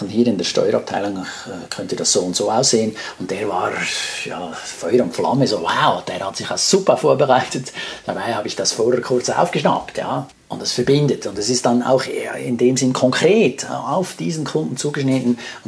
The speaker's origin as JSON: {"language": "German", "country": "Switzerland", "said": "ein Apero, wie wir es bei uns in der Schweiz nennen"}